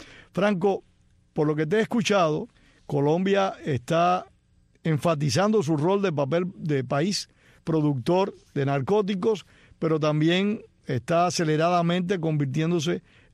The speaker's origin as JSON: {"language": "Spanish", "country": "Cuba", "said": "en mi país, en Cuba"}